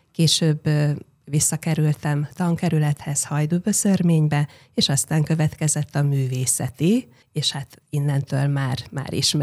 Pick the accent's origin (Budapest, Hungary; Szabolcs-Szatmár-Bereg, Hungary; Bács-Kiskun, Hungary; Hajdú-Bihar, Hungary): Szabolcs-Szatmár-Bereg, Hungary; Baktalórántháza; Baktalórendházán születtem, ott nőttem föl.